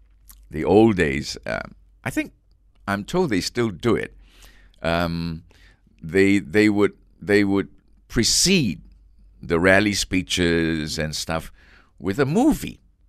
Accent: Ipoh, Perak, Malaysia; 1947, when I was born, I actually don't have any memories of Ipoh, of my childhood, until I was about five or six. Mm. Then my earliest memory about Ipoh was the People's Progressive Party.

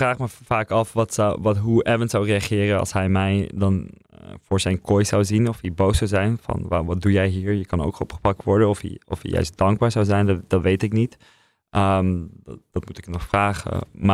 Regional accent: Netherlands; Dus ja, als Nederlander, als journalist voor een Britse krant, zie ik veel problemen om terug te gaan.

